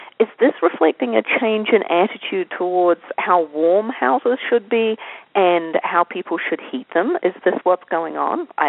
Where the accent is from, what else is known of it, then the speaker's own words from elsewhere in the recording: Dunedin, Otago, New Zealand; now in United States; that we're now planning a six-week trip in winter, the New Zealand winter, our summer, to Dunedin, my hometown, which is possibly a sign of complete madness.